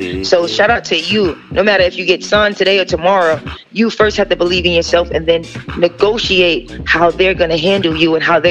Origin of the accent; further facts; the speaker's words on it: New York City, New York, United States; I'm from Lincoln Projects, New York City, Manhattan, and I made it to television, national television.